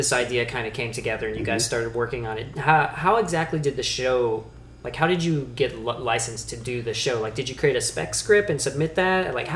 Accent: Tennessee, United States; Yes, I'm from Tennessee.

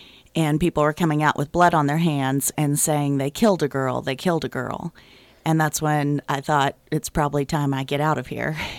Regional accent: Lubbock, Texas, United States; now in Midland, United States; I was born and raised in Lubbock, and then I've lived in Midland for about the last 15 years.

